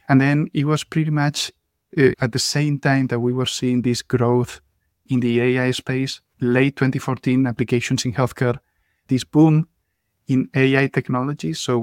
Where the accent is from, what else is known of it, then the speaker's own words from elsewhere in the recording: Barcelona, Catalonia, Spain; moved away as an adult; now in Switzerland; Originally from a small city by the lake, by the sea. I'm sure you have never heard of it. It's called Barcelona in Spain. So I was living there 25 years of my life and then decided to go north. And that's when I came to Switzerland.